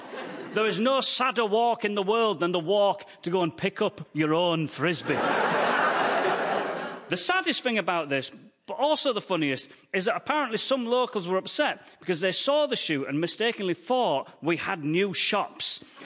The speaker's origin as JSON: {"language": "English", "town": "Goole", "region": "Yorkshire and the Humber", "country": "United Kingdom", "tie": "born or raised there", "said": "This year, my hometown of Goole is applying for city status as part of a competition to celebrate the Queen's Jubilee."}